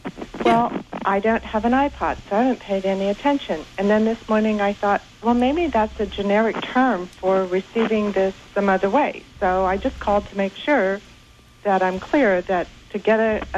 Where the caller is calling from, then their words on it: Santa Cruz, California, United States; Hi, I'm in Santa Cruz.